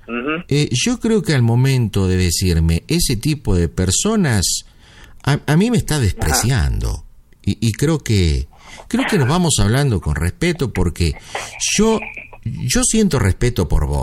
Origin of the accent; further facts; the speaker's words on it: Buenos Aires, Argentina; also born or lived in California; Yo nací en California, pero cuando tenía 3 años, mi madre me llevó a Buenos Aires, y bueno, porque mi madre es californiana, y yo opté y tuve el pasaporte americano porque así me correspondía, ¿verdad?